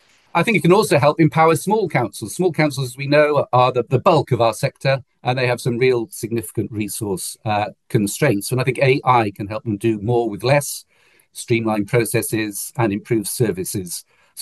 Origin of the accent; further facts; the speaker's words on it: Wales, United Kingdom; I'm fortunate because I'm a Welshman